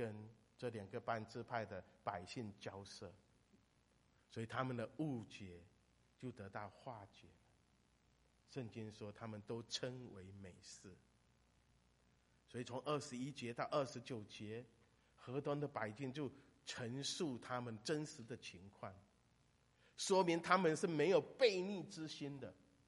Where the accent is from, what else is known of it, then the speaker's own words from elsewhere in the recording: Fujian, China; 所以我们在找我们的根在哪里。